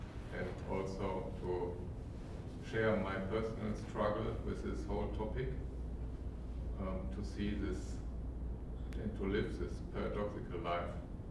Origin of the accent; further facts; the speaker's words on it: Düsseldorf, North Rhine-Westphalia, Germany; from Düsseldorf in Germany.